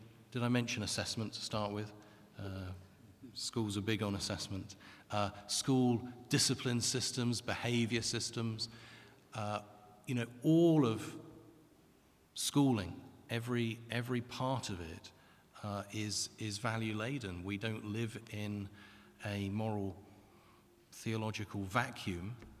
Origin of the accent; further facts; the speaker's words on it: Salisbury, South West England, United Kingdom; also born or lived in Wales; now in Leeds, United Kingdom; I grew up in Salisbury in Wiltshire and taught in the south of England for a number of years. Started teaching in Wales and then moved to Leeds in the year 2000, 16 years ago.